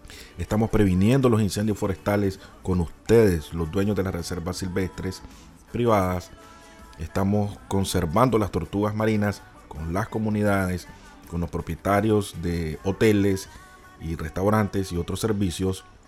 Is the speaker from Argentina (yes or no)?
no; Nicaragua; las estamos haciendo con un compromiso como nicaragüense para tener siempre un ambiente limpio y saludable